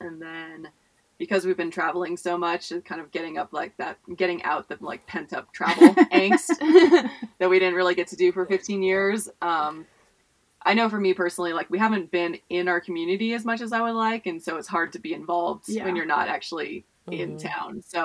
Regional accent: West Coast, United States; I'm from the West Coast, Jen's is from the East Coast. We moved to a small kind of conservative community.

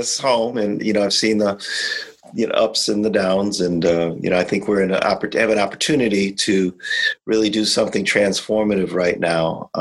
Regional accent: Buffalo, New York, United States; Yeah, I'm from Buffalo. This is my home. I grew up here

